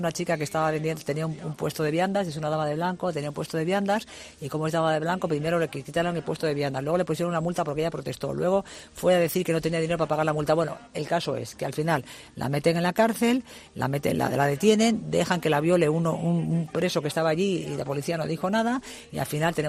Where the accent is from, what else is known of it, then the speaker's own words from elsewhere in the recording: Cuba; moved away; A mí lo que más me sorprendió cuando salí de Cuba fue la falta de información que había fuera de Cuba de lo que pasaba en Cuba.